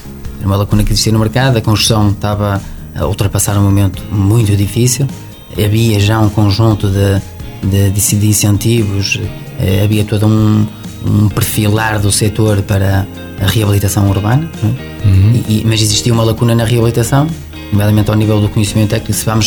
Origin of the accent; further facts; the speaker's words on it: Viana do Castelo, Portugal; also born or lived in Esposende; Até porque eu nasci em Esposende. Eu sou de Viana do Castelo, mas nasci em Esposende